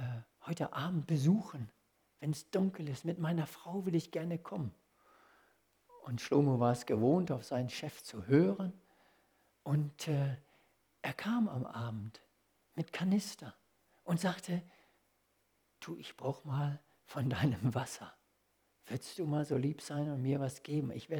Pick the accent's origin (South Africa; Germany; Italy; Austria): South Africa; Johannesburg, Gauteng; Ich bin in Johannesburg aufgewachsen